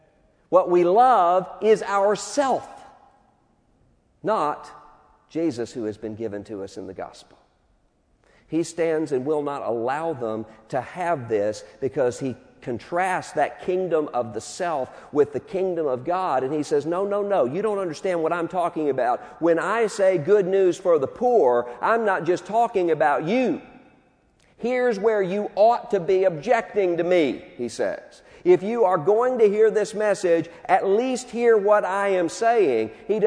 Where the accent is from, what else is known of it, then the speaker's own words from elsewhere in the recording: Mississippi, United States; Brett Favre is from my hometown. I went to college with Brett Favre.